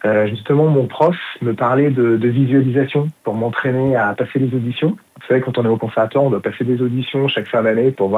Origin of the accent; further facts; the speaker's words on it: Aix-les-Bains, Auvergne-Rhône-Alpes, France; now in Paris, France; donc moi je suis originaire d'Aix-les-Bains et je suis monté à Paris pour faire un conservatoire, pour progresser